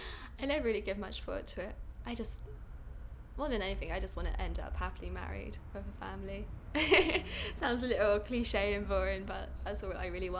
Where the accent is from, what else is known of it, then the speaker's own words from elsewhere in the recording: North Ascot, South East England, United Kingdom; I was brought up in North Ascot, moved about 4 times just in North Ascot.